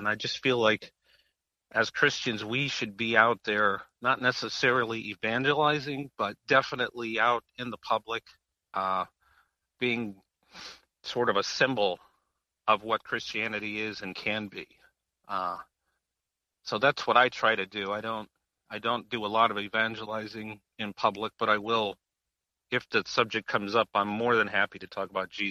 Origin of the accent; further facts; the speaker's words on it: North Carolina, United States; Well, I was from North Carolina, Mike, so of course I was a Baptist from birth.